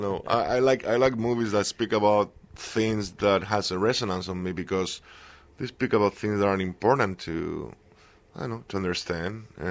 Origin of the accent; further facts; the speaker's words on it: Madrid, Community of Madrid, Spain; also born or lived in Las Palmas; Yes, I was born there, but my parents moved when I was three, I was raised in Madrid.